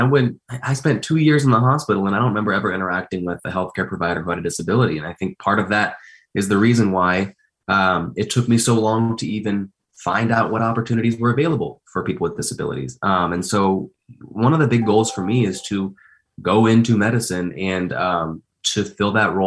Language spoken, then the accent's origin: English; Indiana, United States; now in Michigan, United States; You know, I'm from Indiana, live in Michigan.